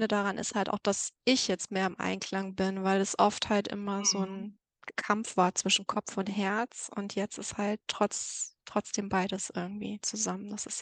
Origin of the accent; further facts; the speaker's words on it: Bochum, North Rhine-Westphalia, Germany; Ich komme aus Bochum und das ist so ein bisschen mein Umkreis. Genau, so Ruhrgebiet, Bochum.